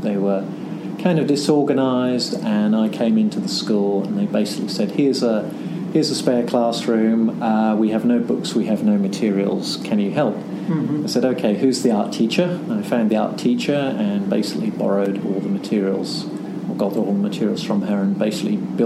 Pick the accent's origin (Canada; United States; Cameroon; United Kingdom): United Kingdom; Lowestoft, East of England; now in Tokyo, Japan; I'm originally from Lowestoft in the east of England.